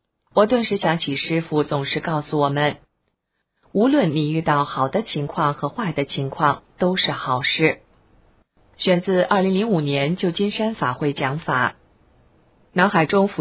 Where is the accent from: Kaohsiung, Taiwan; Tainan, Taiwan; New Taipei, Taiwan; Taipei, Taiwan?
Kaohsiung, Taiwan; 我来自台湾的南端高雄